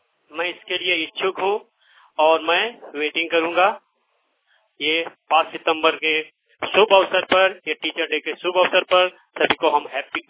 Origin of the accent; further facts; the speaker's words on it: Chitrana, Jharkhand, India; गिरिडीह झारखंड से बोल रहा हूँ। मेरा गांव चितरना एवं मेरा ब्लॉक गिरनी पड़ता है।